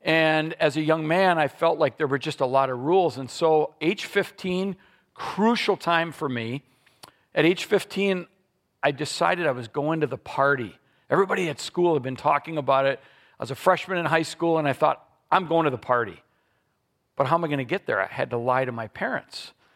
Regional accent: Wausau, Wisconsin, United States; I grew up in Wausau, went to the tech, got a 2-year degree

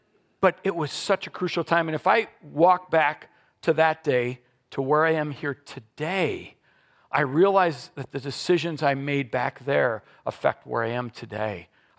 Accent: Wausau, Wisconsin, United States; I grew up in Wausau, went to the tech, got a 2-year degree

